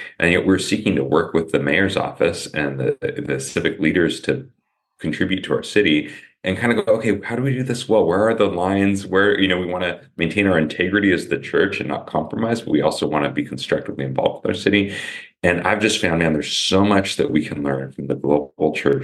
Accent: Oregon, United States; also born or lived in Arizona; I grew up here in Oregon, and then be back in Arizona

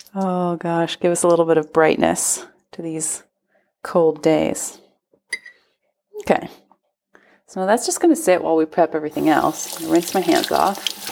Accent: United States; now in Italy; And I'm an American, even though I'm in Italy, so it's like, of course, my thoughts go out to my country.

